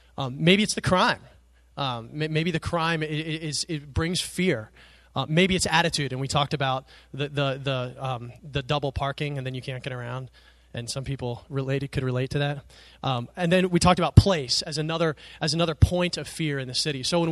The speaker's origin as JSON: {"language": "English", "town": "York", "region": "Pennsylvania", "country": "United States", "tie": "born or raised there", "said": "It comes from growing up in the Outdoor Country Club Estates and in York, Pennsylvania. And so when we would drive through the city, I had all these fears of the people and the place"}